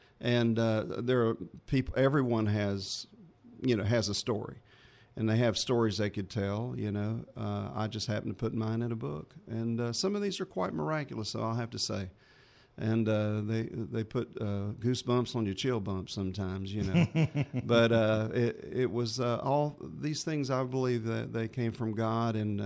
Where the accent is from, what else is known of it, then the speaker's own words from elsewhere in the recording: Jacksonville, Florida, United States; Jacksonville, Florida. That's my hometown.